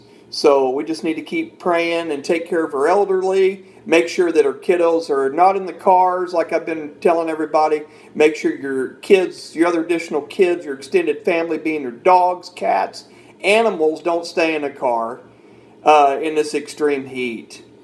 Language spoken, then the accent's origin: English; Fort Worth, Texas, United States; I grew up in Fort Worth all my life